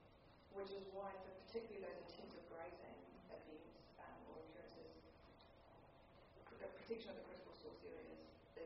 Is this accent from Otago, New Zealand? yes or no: yes; Dunedin, Otago, New Zealand; No, I'm from Dunedin.